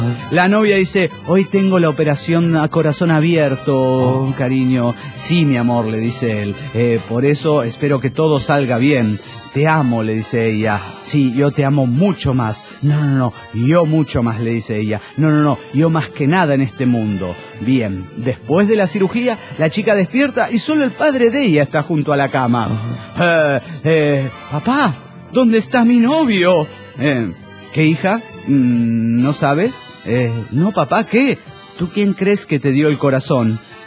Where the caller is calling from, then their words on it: Mexico City, Mexico; del DF mexicano.